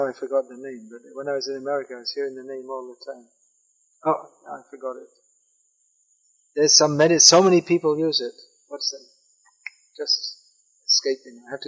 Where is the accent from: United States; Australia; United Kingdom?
United Kingdom; England; I remember as a kid growing up in England